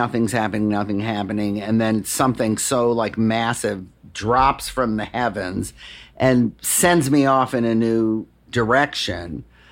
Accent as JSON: {"language": "English", "town": "Detroit", "region": "Michigan", "country": "United States", "tie": "born or raised there", "said": "Music in Detroit saved me. My mom passed away when I was pretty young."}